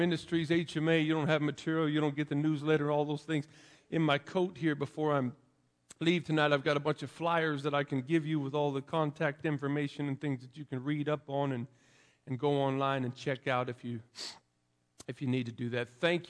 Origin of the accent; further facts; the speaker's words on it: West Coast, United States; See, I'm from the West Coast. We got lots of woods.